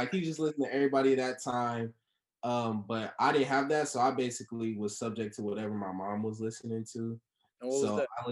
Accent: Corona, California, United States; I grew up in the Corona Riverside area. I spent, like, a lot of my time in, like, high school and to now in Corona. So, I mostly claim Corona

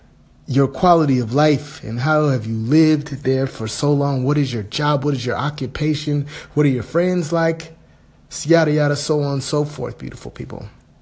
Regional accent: California, United States; moved away as an adult; now in South Korea; For me, it will be America, my home state, California. And now, for the last 5 years, I've lived in sensational South Korea, beautiful people.

